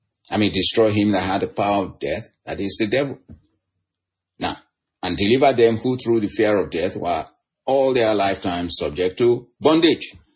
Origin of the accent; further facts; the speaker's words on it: Nigeria; Like when I was growing up, my home country, Nigeria, you know, people were under bondage, the fear of these things.